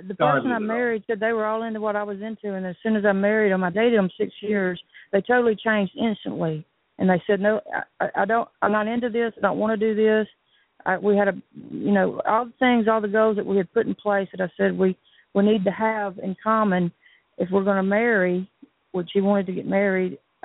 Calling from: Tuscaloosa, Alabama, United States; Tuscaloosa, Alabama.

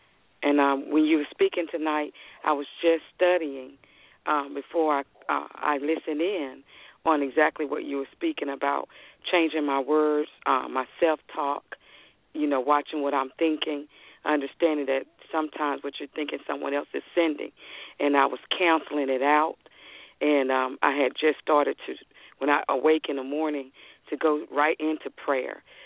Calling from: Texas, United States; I'm calling from Texas.

